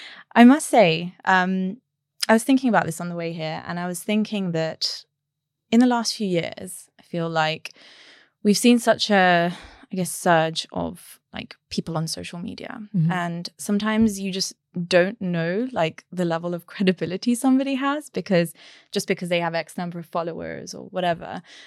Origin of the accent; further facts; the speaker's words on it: Barcelona, Catalonia, Spain; I was born and brought up in Barcelona.